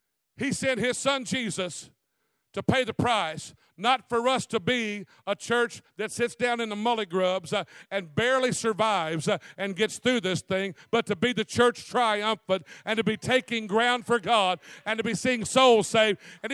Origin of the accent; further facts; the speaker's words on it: Ferriday, Louisiana, United States; from my hometown of Faraday, Louisiana, started out in church, sat right next to the pew by my mama.